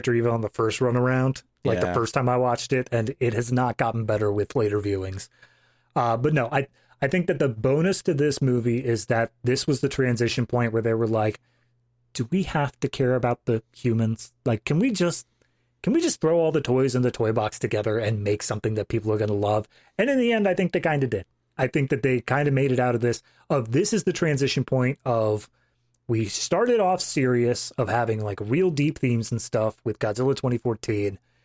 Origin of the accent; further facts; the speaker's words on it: United States; Look, I'm from America. Any other form of currency is just wrong.